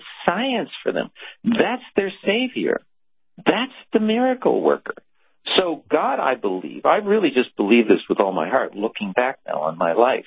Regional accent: Los Angeles, California, United States; born there; first language Spanish; English is a second language; I was born in East L.A. in a Spanish-speaking household, okay?

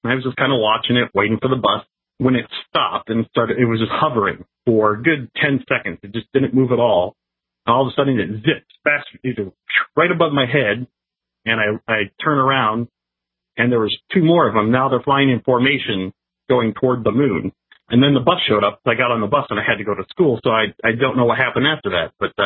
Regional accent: Cleveland, Ohio, United States; And I remember looking, and I'm from Cleveland, so the lake was to my right.

